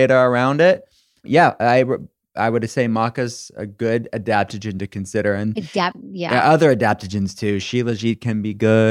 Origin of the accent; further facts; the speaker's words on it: Pittsburgh, Pennsylvania, United States; because I'm from Pittsburgh, which I think is like more Midwest than East Coast